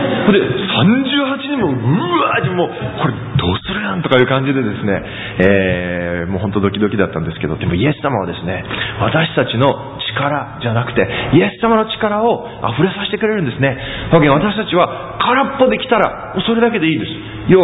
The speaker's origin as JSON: {"language": "Japanese", "region": "Fukuoka", "country": "Japan", "accent": "Kitakyushu dialect", "said": "あ、すいません、たまにあの北九州弁が出ますんでですね、気にせんで聞いとってください。"}